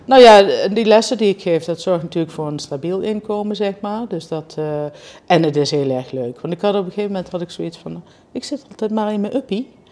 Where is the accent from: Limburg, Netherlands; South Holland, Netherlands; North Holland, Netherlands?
Limburg, Netherlands; En ook niet opgegroeid met vis. Ik ben opgegroeid in Limburg.